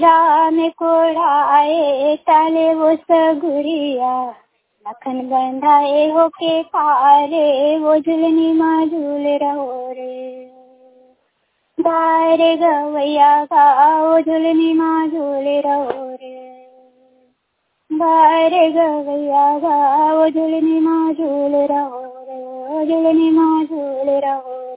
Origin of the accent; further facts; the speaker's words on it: Khairagarh, Chhattisgarh, India; मैं खैरागढ़ जिला छत्तीसगढ़ से हूँ।